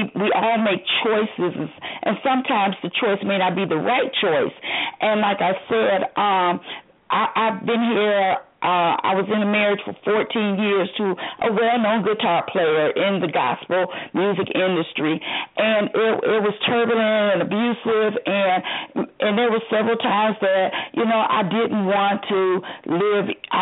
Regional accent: Michigan, United States; I really wanted to move back to Michigan. And I grew up in Michigan. I grew up in the city county building when Coleman Young was mayor.

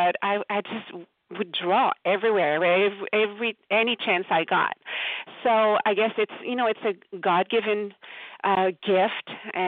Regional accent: Quebec, Canada; accent: French-Canadian; moved away as an adult; now in Meriden, United States; I live in Connecticut, in Meriden, Connecticut, but I'm originally from Quebec, Canada. So if you're wondering about the accent, I am French-Canadian. We moved here in Connecticut about 14 years ago

